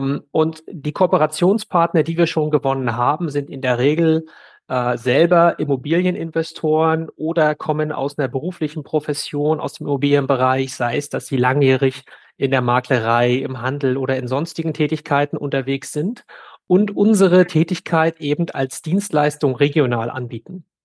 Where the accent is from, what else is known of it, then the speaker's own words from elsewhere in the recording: Northern Germany, Germany; wenn ich als Norddeutscher jetzt hier bei den Norddeutschen auf der Couch sitze